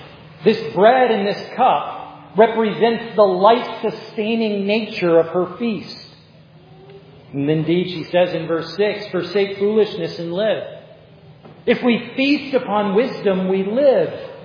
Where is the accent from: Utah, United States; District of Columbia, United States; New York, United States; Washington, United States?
New York, United States; New York City; Now, I know I grew up in New York. I talk very fast and I throw lots of words at you, but that's not what I mean by listening slowly. It's okay that I'm a fast talking New Yorker.